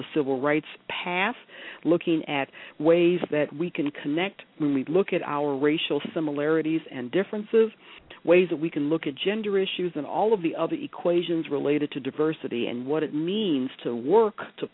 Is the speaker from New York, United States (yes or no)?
no; Detroit, Michigan, United States; I mean, I was from Detroit, so it was just a matter of catching the bus downtown with my uncle